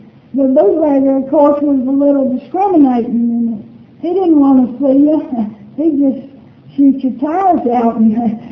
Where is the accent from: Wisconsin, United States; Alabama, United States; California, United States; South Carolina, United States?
Alabama, United States; I grew up in Alabama, and I went to school at Auburn, and I'm a war eagle all the way.